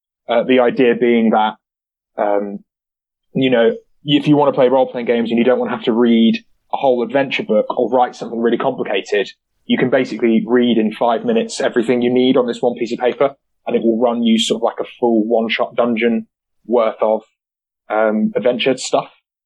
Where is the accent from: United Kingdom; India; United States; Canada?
United Kingdom; Nottingham, East Midlands; So yeah, I grew up in Nottingham.